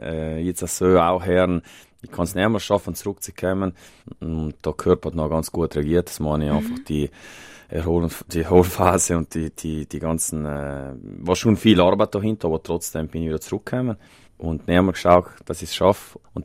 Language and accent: German; Vienna, Austria; mit dem bin ich halt aufgewachsen in Wien